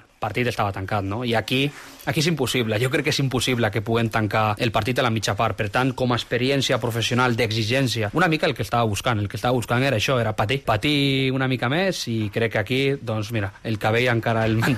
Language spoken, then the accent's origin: Catalan; Galicia, Spain; Catalan is a second language; però no, al final sóc gallec